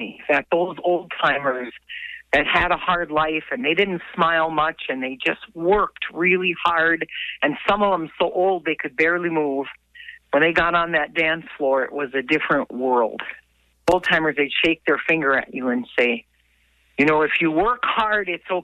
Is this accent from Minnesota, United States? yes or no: yes; Chisholm, Minnesota, United States; So even though I grew up in Chisholm, in the heart of the polka dancing universe